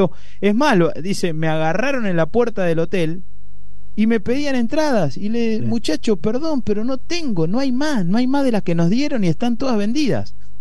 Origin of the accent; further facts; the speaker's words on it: Uruguay; Yo soy uruguayo, ¿y qué querés que te diga?